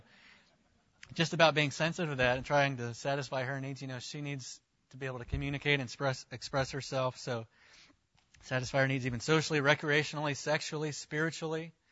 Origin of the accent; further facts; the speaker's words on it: the South, United States; I grew up in the South where around guys who would kind of make jokes out of their wife.